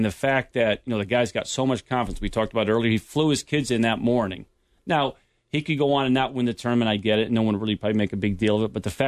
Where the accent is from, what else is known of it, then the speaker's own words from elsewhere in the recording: Newtown, Connecticut, United States; I'm from Newtown, grew up in Newtown, and you know, obviously we all know what happened there.